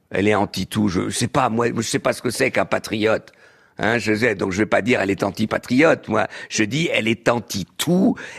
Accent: Germany; Moi, je suis allemand. Je suis un Allemand

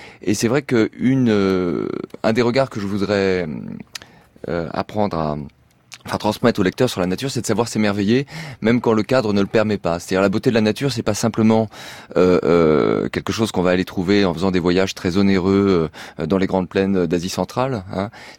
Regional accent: Poitiers, Nouvelle-Aquitaine, France; born there; je suis né à Poitiers, en fait, et la campagne dont elle parle, c'est la campagne où j'ai grandi pendant toutes mes vacances.

